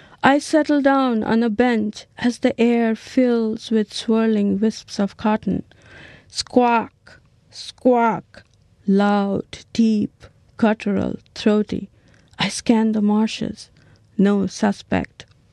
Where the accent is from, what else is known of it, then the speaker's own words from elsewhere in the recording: Niskayuna, New York, United States; I'm from Niskayuna, New York. It's about 18 miles from Albany, the capital of New York.